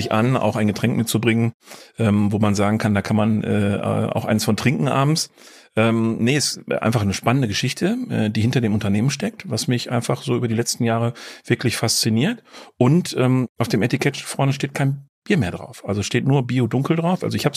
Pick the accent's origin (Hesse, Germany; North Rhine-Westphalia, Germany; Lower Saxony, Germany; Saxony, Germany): North Rhine-Westphalia, Germany; Issum; also born or lived in Geldern; komme ja gebürtig, jetzt für die, die wirklich sehr nah dran wohnen, aus Sebeln. Das ist ein Vorort von Issum. Geboren bin ich tatsächlich in Geldern, das ist der Nachbarort. Aber das ist am Niederrhein auch alles schön klein und fein.